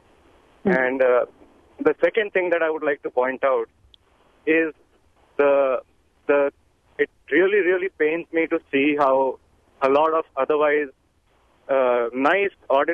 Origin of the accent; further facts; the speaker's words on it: India; I am an immigrant from India. I'm a Muslim.